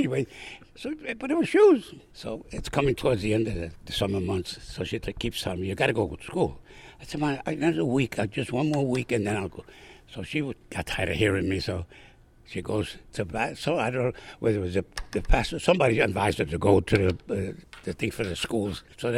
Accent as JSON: {"language": "English", "town": "Brooklyn", "region": "New York", "country": "United States", "tie": "born or raised there", "said": "Like I said, growing up in Brooklyn, you're exposed to all this kind of stuff."}